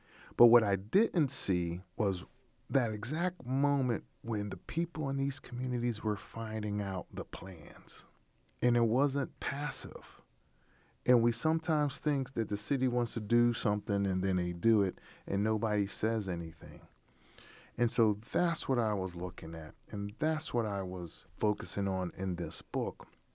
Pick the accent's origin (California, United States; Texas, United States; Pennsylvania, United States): Pennsylvania, United States; Pittsburgh; now in Milwaukee, United States; And, you know, here in Milwaukee, we hear about Bronzeville. I was growing up in Pittsburgh, you hear about the Hill District.